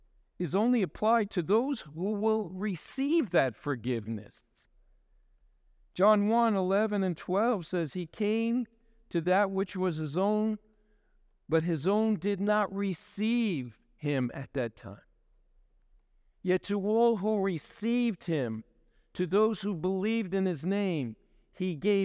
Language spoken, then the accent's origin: English; New York, United States; now in Denver, United States; back to my hometown in New York